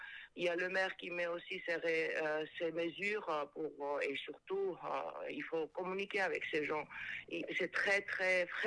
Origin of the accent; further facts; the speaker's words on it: Corsica, France; ici chez nous en Balagne